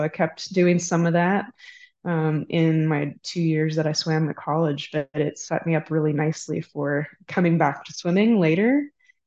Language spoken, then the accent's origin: English; California, United States; in the little town of 4,000 people where I grew up in California.